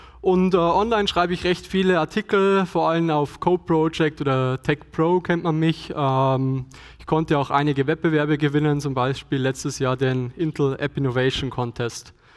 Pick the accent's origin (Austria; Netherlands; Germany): Germany; Regensburg, Bavaria; Ich komme aus Regensburg, bin dort Doktorand in der theoretischen Teilchenphysik